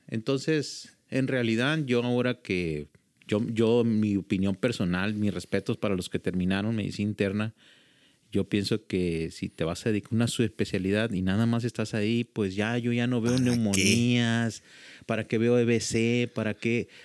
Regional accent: Los Mochis, Sinaloa, Mexico; yo soy originario de Los Mochis, Sinaloa. La escuela de medicina estaba o está todavía en Culiacán, Sinaloa. Me trasladé a estudiar medicina a Culiacán.

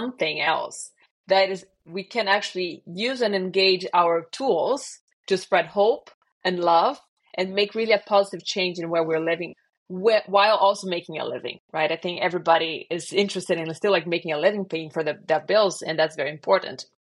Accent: Brazil; born there; English is a second language; also born or lived in France / Germany / United States; So I was born in Brazil and I lived in France, here in Germany, in the US, back and forth.

